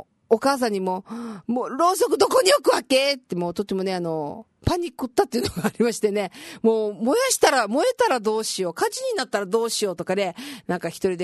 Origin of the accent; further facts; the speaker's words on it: Tokushima, Japan; 僕は生まれ育ちが四国の徳島県だったので、台風はいつも強い勢力を保ったまま上陸してきました。